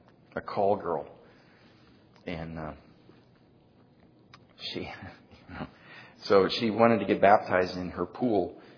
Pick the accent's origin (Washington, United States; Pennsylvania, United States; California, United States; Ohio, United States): Ohio, United States; born there; I was born in Ohio